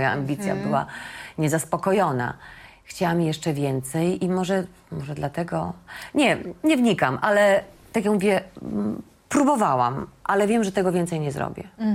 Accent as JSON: {"language": "Polish", "town": "Zamość", "region": "Lublin Voivodeship", "country": "Poland", "lives_now": "Kraków, Poland", "said": "Tak, ja pochodzę z Zamościa"}